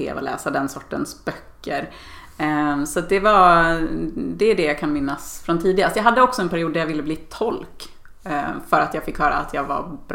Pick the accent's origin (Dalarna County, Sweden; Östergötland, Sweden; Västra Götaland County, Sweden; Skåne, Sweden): Dalarna County, Sweden; Jag är uppväxt i Dalarna och bor där igen på min barndomsö.